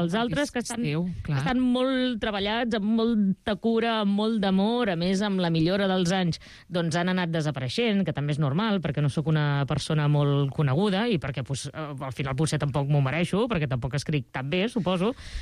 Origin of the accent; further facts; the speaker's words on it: Reus, Catalonia, Spain; jo sóc de Reus i sempre reivindico Reus